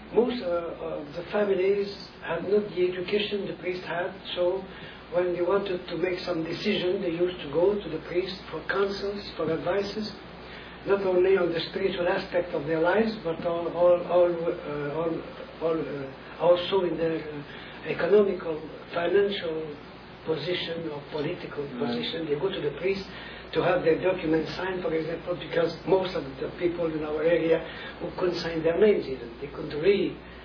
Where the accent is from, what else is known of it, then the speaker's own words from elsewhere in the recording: Baie-Saint-Paul, Quebec, Canada; born there; I was born in East part of the province of Quebec called Baie-Saint-Paul, in a small village, and my folks were working on farms, and I was born there, and was very happy to be a member of a big family, 7 children